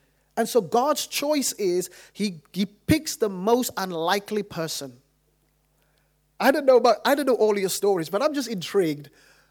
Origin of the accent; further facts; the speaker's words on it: Cape Town, Western Cape, South Africa; I remember growing up in Cape Town, that every Friday, it's always chaotic in Cape Town.